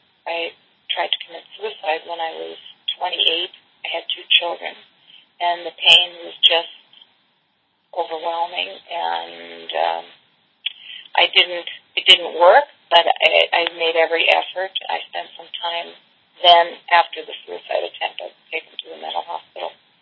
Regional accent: Belgium; moved away; And we came from Belgium, immigrated

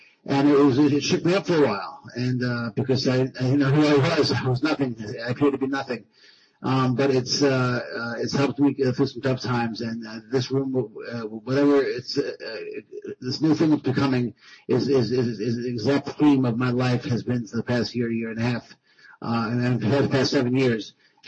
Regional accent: Amsterdam, North Holland, Netherlands; Maybe it's because I'm from Amsterdam or something.

